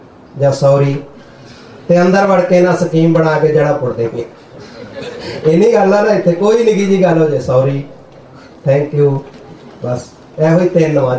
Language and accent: Punjabi; Uttar Pradesh, India; born there; moved away; ਮੈਂ ਪੰਜਾਬੀ ਨਹੀਂ ਪੜ੍ਹਿਆ, ਮੈਂ ਹਿੰਦੀ ਅਤੇ ਸੰਸਕ੍ਰਿਤ ਪੜ੍ਹਿਆ, ਮੈਂ ਪੰਜਾਬੀ ਨਹੀਂ ਪੜ੍ਹਿਆ, ਕਿਉਂਕਿ ਮੇਰਾ ਜਨਮ ਯੂਪੀ ਇਲਾਕੇ ਦਾ, ਮੇਰੇ ਮਾਤਾ ਪਿਤਾ ਪੰਜਾਬ, ਘਰ ਮੈਨੂੰ ਹਿੰਦੀ ਬੋਲਣ ਨਹੀਂ ਸੀ ਦਿੰਦੇ, ਉਹ ਪੰਜਾਬੀ ਬੋਲਦੇ ਹੀ ਸਾਰੇ, ਨਵੇਂ ਇੱਥੇ ਆ ਕੇ ਪੜ੍ਹਿਆ ਹੈ।